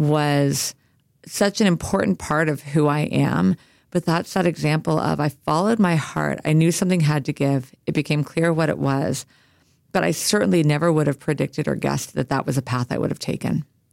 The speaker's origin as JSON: {"language": "English", "country": "United States", "tie": "born there", "said": "My Canadian husband, I'm American by birth."}